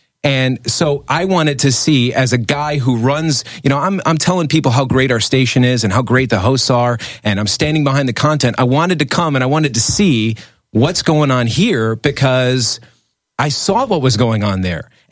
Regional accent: Chicago, Illinois, United States; And so I also did radio, and I did radio in my hometown on WGN.

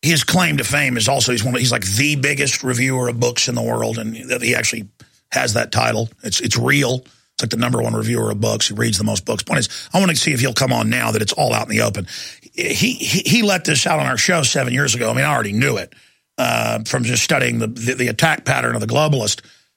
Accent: Dallas, Texas, United States; They're literal zombies where I grew up in Dallas, literal zombie creatures.

